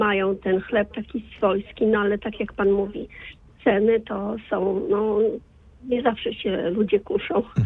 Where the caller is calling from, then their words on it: Włocławek, Kuyavian-Pomeranian Voivodeship, Poland; Tak, bo u nas w Włocławku jest ten pchlitarg